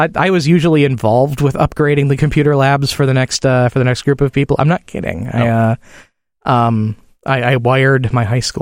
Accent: Midwest, United States; I grew up in the Midwest in the 80s.

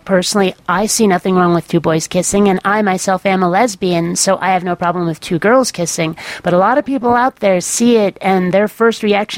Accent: Vermont, United States; I grew up in Vermont, and Vermont has gay marriage now

